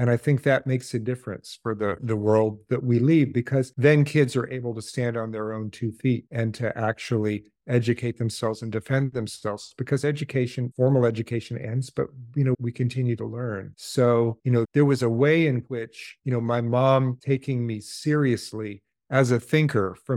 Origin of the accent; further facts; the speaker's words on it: Portland, Oregon, United States; so I grew up in Portland, Oregon, where it's mostly cloudy all the time.